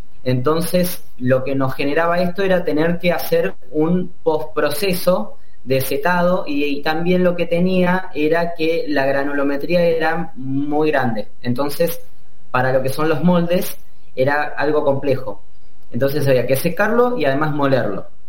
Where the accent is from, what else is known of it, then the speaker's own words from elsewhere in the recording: Mar del Plata, Buenos Aires Province, Argentina; Nosotros dijimos, bueno, somos de Mar del Plata, ¿viste?